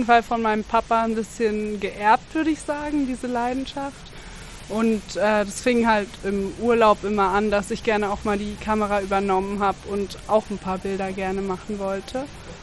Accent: Berlin, Germany; Ja, wir kommen hier aus Schöneberg, aus dem Kiez sozusagen.

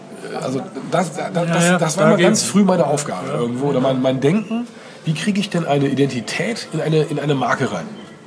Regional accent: Oberwinter, Rhineland-Palatinate, Germany; born or raised there

